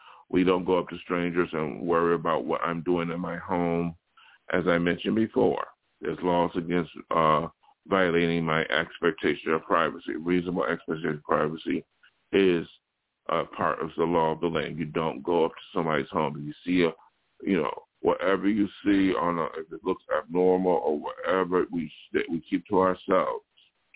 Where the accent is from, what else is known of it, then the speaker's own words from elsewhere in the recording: New York, United States; somebody I knew from my hometown in New York State, and they came out here